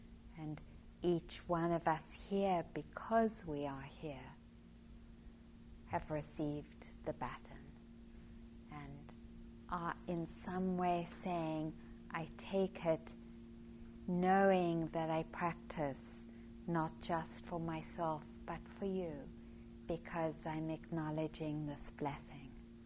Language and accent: English; South Africa; born there; also born or lived in Kenya; So I was born in South Africa, and living in apartheid, those were conditions that made it more difficult to practice.